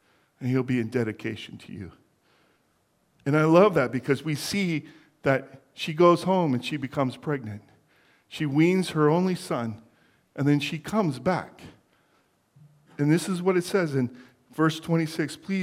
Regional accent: Pontiac, Michigan, United States; The first 8 years that I was growing up, I grew up in Pontiac, Michigan.

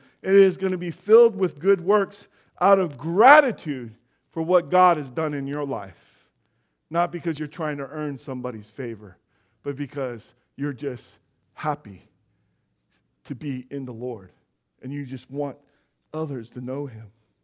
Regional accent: United States; as an American, I'm uncertain.

